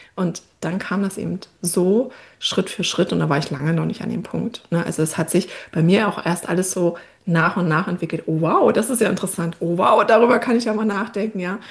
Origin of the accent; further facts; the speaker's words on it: Brandenburg, Germany; ich will wieder zurück in meine Heimat, in den Spreewald, ins Dorf